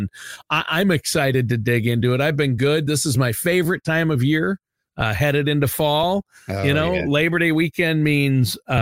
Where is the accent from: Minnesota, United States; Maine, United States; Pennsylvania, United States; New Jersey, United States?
Minnesota, United States; it's a beautiful season here in Colorado and my home state of Minnesota.